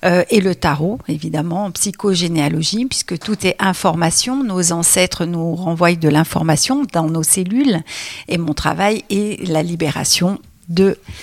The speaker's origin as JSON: {"language": "French", "town": "Grenoble", "region": "Auvergne-Rhône-Alpes", "country": "France", "said": "puisque comme je suis de Grenoble, je pratique aussi par téléphone"}